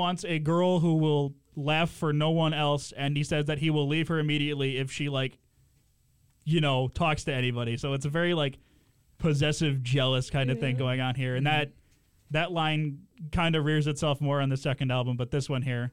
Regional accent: Midwest, United States; No, as and a Midwesterner, yeah.

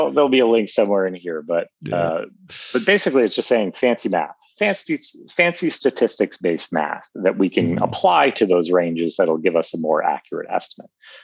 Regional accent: New York City, New York, United States; I'm a New Yorker and I don't even know, right?

